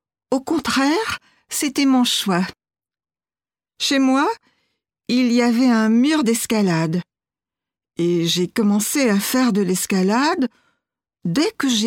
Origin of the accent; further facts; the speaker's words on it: France; born there; Je suis française et américaine. Je suis née en France. Ma mère est américaine et mon père français. J'ai de la chance car j'ai la double nationalité.